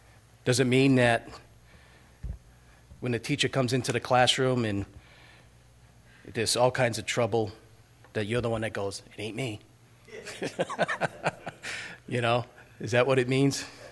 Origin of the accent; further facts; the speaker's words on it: Fitchburg, Massachusetts, United States; when I grew up in Fitchburg, everybody went